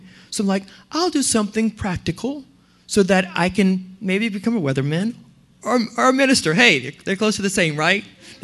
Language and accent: English; New Orleans, Louisiana, United States; I'm from New Orleans, and Loida and Sarah were just there, and thank you for posting pictures of my wonderful home. I love seeing home. But we're surrounded by water.